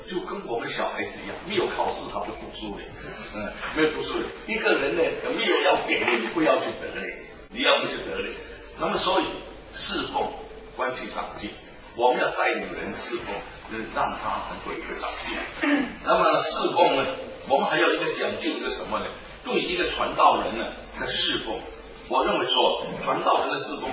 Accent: Singapore; 我是新加坡人。我是新加坡，就是南洋人。

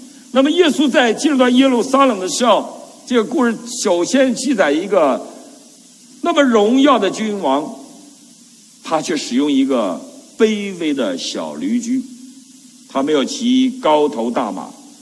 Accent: Northeast China, China

